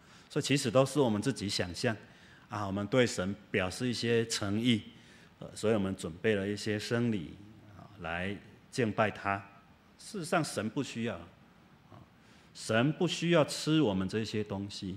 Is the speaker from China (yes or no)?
no; Taiwan; born there; 为什么我们出生在台湾呢？